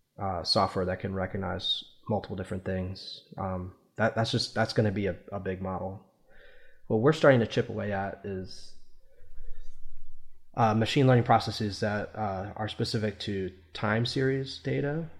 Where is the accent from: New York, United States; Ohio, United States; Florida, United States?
Ohio, United States; Columbus; So he was hired, this gentleman was hired by Ohio State, which is was my hometown at the time, Columbus. I was in the Ohio Air National Guard.